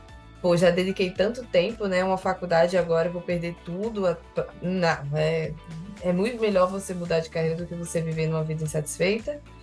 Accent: Paraíba, Brazil; porque eu sou da Paraíba.

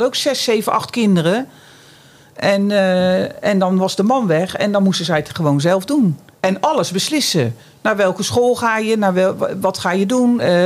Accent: Scheveningen, South Holland, Netherlands; En als ik dan vertelde dat ik uit Scheveningen kwam... nou, dat hoorden ze natuurlijk ook wel aan mijn stem.

